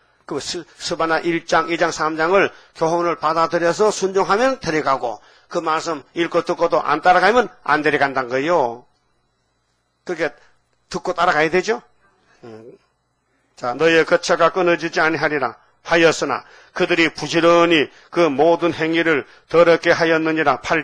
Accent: Gyeongsang, South Korea; accent: Gyeongsang dialect; 나 경상도 사투리 참 무뚝뚝하게 말하면서 그 알아들으니까 참 천만다행입니다.

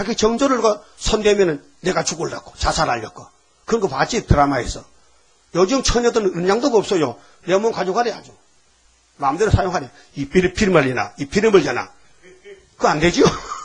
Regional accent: Uiseong, North Gyeongsang, South Korea; 너 어디서 왔냐? 나 의성서 왔어요. 그때 초등학생이거든.

